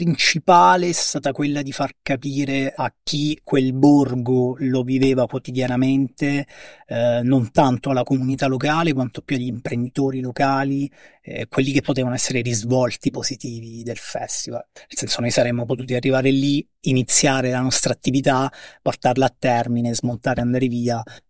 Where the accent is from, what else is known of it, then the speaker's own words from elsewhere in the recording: Pescara, Abruzzo, Italy; sono di Pescara